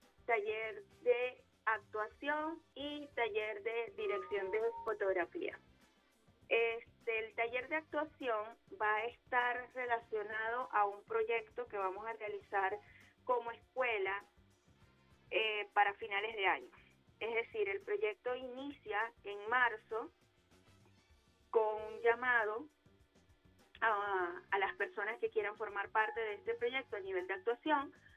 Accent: Venezuela; Esperamos que como venezolanos podamos cumplir esos plazos.

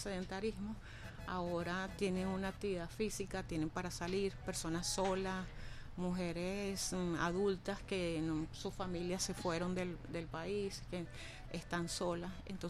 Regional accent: Caracas, Capital District, Venezuela; nosotros somos de Caracas, somos que es un grupo de Caracas

